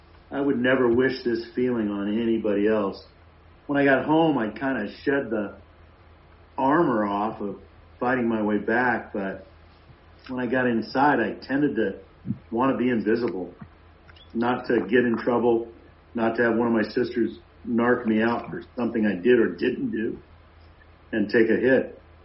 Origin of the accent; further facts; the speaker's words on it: Goleta, California, United States; also born or lived in Colorado / Germany / Indiana; I was born in Colorado, moved to Germany at 1 year old, Indiana at five, and Goleta at eight.